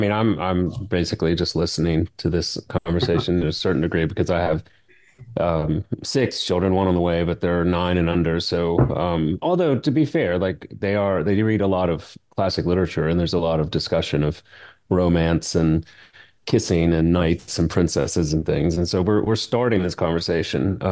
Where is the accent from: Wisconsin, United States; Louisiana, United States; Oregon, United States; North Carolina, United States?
Louisiana, United States; Baton Rouge; thank goodness, there was some protective guardrails, at least, growing up in Baton Rouge and sort of Baptistic kind of pre-church culture.